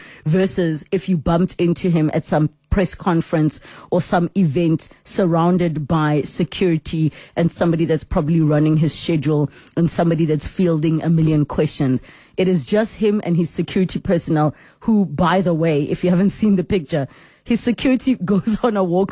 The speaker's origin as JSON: {"language": "English", "country": "South Africa", "said": "as a South African who is passionate about where we are as a country, where the country is going"}